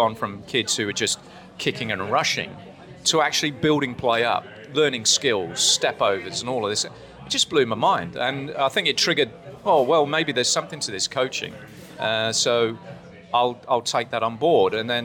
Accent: England, United Kingdom; I'm English

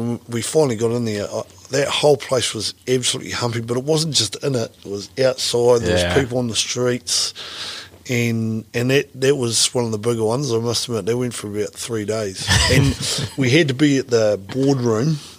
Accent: Scotland, United Kingdom; I'm Scottish.

